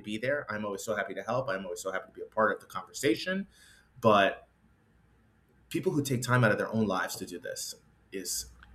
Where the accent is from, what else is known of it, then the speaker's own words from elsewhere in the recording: Chicago, Illinois, United States; So I'm from Chicago, so I was representing Illinois